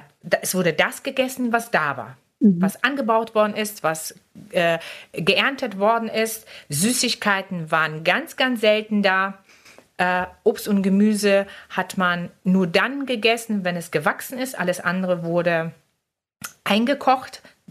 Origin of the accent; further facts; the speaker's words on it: Poland; born there; also ich bin erstmal geboren in Polen.